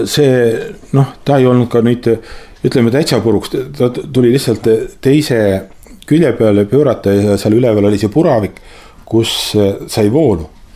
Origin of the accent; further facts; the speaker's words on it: Saare County, Estonia; ma ei ole kohalik, et ma ei oska teile teed näidata ka midagi, et ma olen Saaremalt